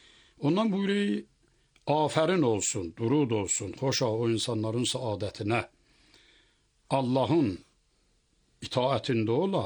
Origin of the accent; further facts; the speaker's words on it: Germi, Ardabil Province, Iran; Bəli, Germidə. Oradan gəlmişik biz Ərdəbilə.